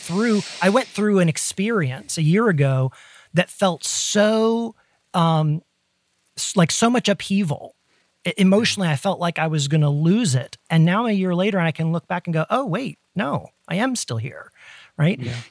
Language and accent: English; Ohio, United States; growing up in Ohio in the Midwest and the door frame in our kitchen that opened to the stairs going to the basement.